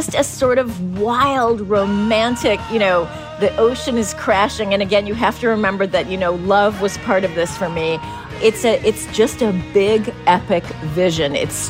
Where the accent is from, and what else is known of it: San Francisco, California, United States; born or raised there